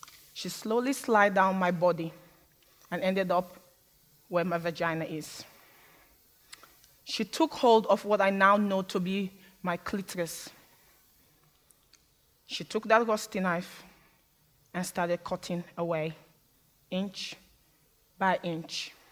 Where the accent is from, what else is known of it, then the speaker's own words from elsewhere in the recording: Sierra Leone; born there; I was born in Sierra Leone.